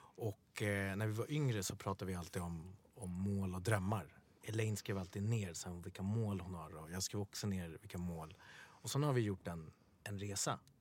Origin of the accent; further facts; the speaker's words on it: Bredäng, Stockholm County, Sweden; Och vi pratade mycket om Bredäng där vi är uppvuxna.